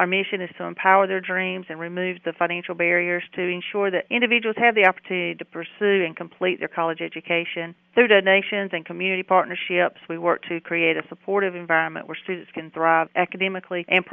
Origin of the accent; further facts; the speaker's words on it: North Carolina, United States; I am a local from Robison County. I went to East Carolina University and graduated with a degree in business marketing.